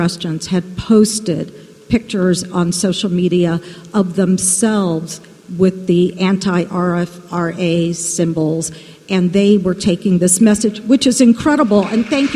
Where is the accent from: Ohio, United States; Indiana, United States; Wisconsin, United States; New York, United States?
Indiana, United States; I'm from Indiana